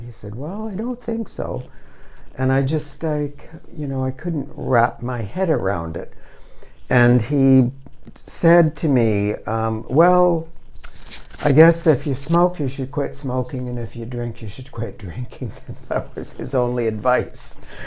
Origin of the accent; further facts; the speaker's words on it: Chatham, Ontario, Canada; now in Victoria, Canada; In Ontario. Chatham, small town between Windsor and London.